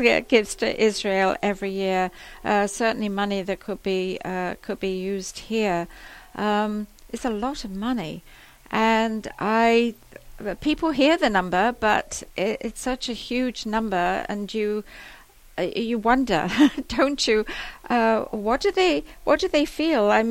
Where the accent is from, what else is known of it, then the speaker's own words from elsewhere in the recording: England, United Kingdom; you probably know from my accent, I'm from England.